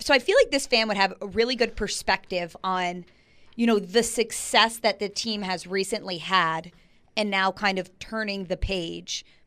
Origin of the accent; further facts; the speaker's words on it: New York, United States; I'm from New York.